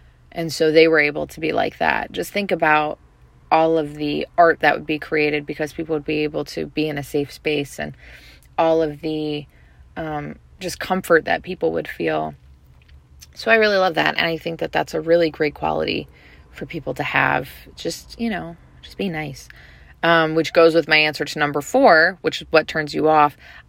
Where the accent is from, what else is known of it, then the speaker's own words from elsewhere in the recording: Midwest, United States; I'm from the Midwest, so that's how I say it, but I know some people say, coupon.